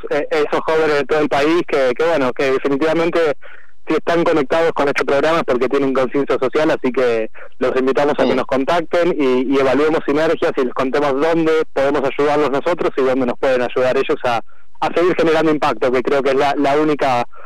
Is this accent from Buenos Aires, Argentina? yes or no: yes; Buenos Aires, Argentina; yo soy de Buenos Aires y los estoy llamando desde Bariloche, porque estoy justo de un poquito de turismo.